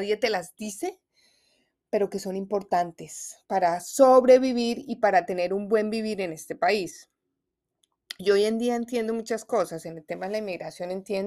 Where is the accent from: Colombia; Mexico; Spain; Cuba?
Colombia; Bogotá, Bogotá D.C.; now in Washington, United States; Yo siempre he sido de ciudades fuertes, ese es mi temperamento, a mí me encanta New York, yo soy de Bogotá, a mí me gusta el pito, el taxi, el grito, yo soy una mujer totalmente urbana.